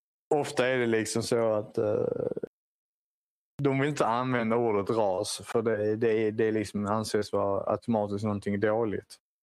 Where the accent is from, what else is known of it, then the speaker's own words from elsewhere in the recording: Sweden; Men man ska också komma ihåg att vi är svenskar, alltså vi har ju historiska belägg för det, har ett jävligt bra på att kriga.